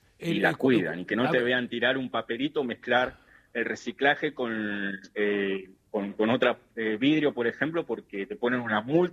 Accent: Argentina; moved away; yo es lo que más extraño a veces de Argentina

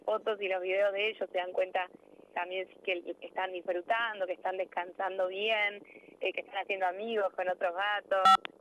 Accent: Trelew, Chubut, Argentina; yo soy del sur, de Trelew

